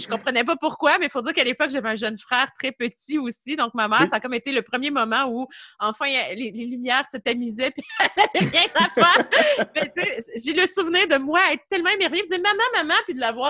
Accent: Yamachiche, Quebec, Canada; Moi, je suis native de Yamachiche, donc c'était à Trois-Rivières.

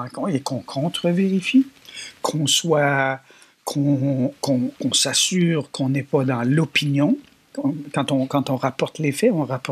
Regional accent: Quebec, Canada; chez nous au Québec

